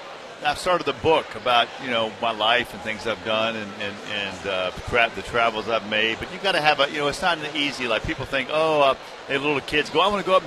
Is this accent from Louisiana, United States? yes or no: no; Virginia, United States; I'm a big ACC fan, but I also love Kentucky. And I'm from Virginia originally.